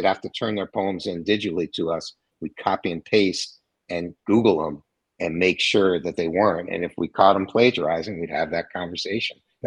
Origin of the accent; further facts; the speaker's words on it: United States; I learned a lot about being an American and our ethnocentric views here in America